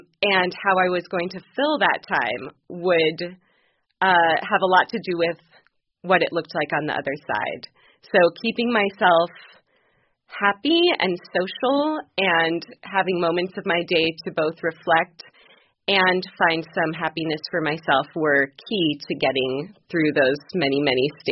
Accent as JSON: {"language": "English", "town": "Seattle", "region": "Washington", "country": "United States", "tie": "born or raised there", "also_born_or_lived": "Chicago / South America / Baltimore", "moved": "as an adult"}